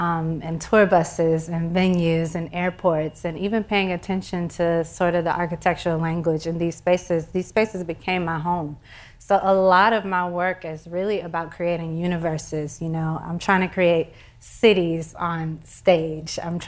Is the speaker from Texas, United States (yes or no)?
yes; Houston, Texas, United States; I think growing up in Houston and coming back to Houston, I was able to find groundedness